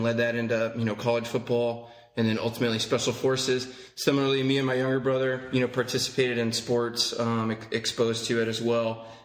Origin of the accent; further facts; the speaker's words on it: Texas, United States; And, you know, we grew up predominantly in Texas. So football is akin to religion in those parts.